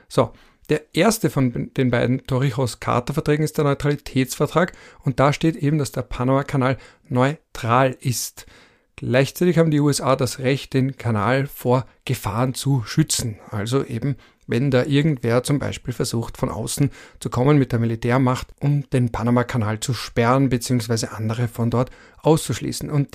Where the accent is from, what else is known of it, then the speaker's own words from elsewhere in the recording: Austria; das sage ich jetzt als Österreicher